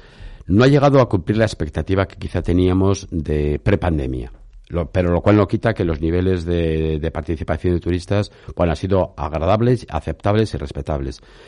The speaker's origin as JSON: {"language": "Spanish", "town": "Burgos", "region": "Castile and León", "country": "Spain", "tie": "born or raised there", "also_born_or_lived": "Peru", "said": "Soy natural de Burgos, tengo 59 años. Llevo 33 de sacerdote."}